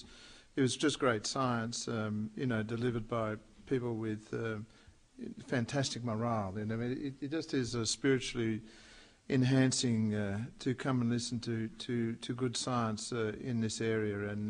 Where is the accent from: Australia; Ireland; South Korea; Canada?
Australia; now in California, United States; And I, you know, as an Australian, you know, ending up in California this year